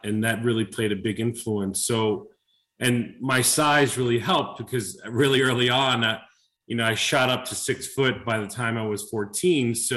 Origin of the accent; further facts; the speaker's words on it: Brooklyn, New York, United States; where I grew up in Brooklyn, originally was my area was called Flatbush. It was a really bad area.